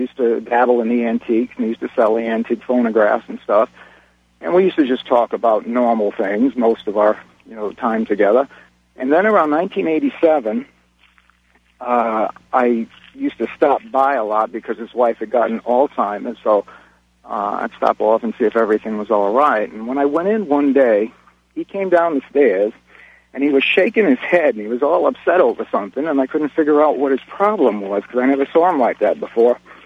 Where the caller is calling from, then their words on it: California, United States; I'm calling from the Imperial Valley, too far from you.